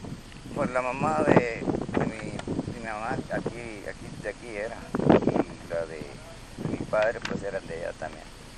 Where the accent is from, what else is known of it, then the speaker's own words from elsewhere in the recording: San José de la Zorra, Baja California, Mexico; San José de la Zorra, nacido y criado.